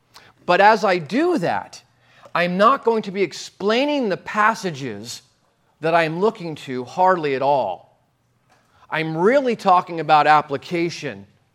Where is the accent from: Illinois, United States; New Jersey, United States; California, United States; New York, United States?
New Jersey, United States; You forgot, I'm from Jersey, and I was just there for 3 weeks.